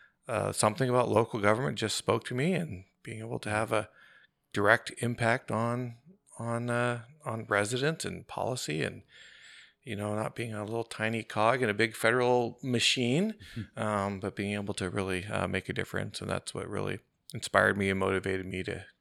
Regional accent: Ottawa, Ontario, Canada; also born or lived in Western Canada; Born out west, but grew up out east. Grew up in Ottawa, which hopefully some of our listeners here know that that is the capi

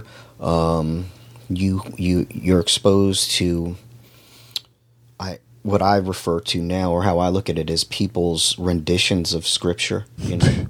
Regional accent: New York City, New York, United States; born there; I was raised Catholic, come from a Catholic family. I was born in New York City. My mom was Italian. My dad was Irish.

